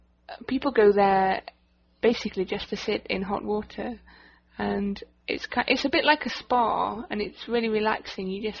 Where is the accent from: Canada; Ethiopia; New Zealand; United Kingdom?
United Kingdom; And I am quite British